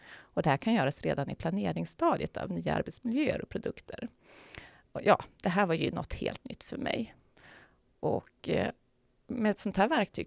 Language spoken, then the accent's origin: Swedish; Umeå, Västerbotten County, Sweden; born there; Jag är född i Umeå och började redan som 4-åring spela fiol.